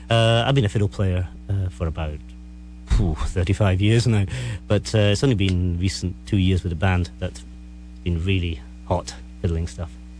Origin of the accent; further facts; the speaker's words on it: Scotland, United Kingdom; We're Scottish.